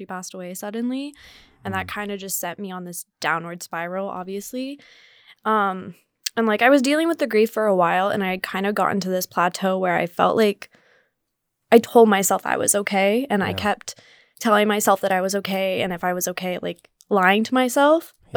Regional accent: Utah, United States; so I'm from Utah, so technically I've lived on a mountain my whole life, but it's definitely been a change in North Carolina.

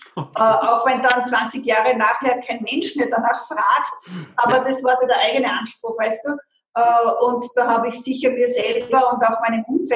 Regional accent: Salzburg, Austria; Ich komme aus Salzburg, aus der Stadt Salzburg, bin, wie man immer sagt, eine der wenigen echten Salzburgerinnen. Meine Eltern waren beide angestellt.

